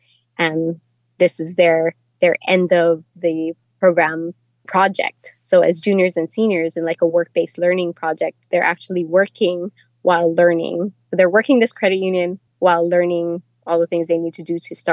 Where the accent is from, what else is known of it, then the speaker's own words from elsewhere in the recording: Ewa Beach, Hawaii, United States; Well, I came from Eva Beach and our demographic was a little bit different in the 90s.